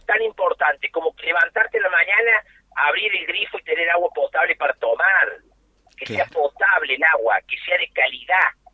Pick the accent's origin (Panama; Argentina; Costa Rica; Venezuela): Argentina; San Luis; Nací en San Luis, viví más de 30 años en San Luis, formé mi familia, tengo hijos viviendo en San Luis.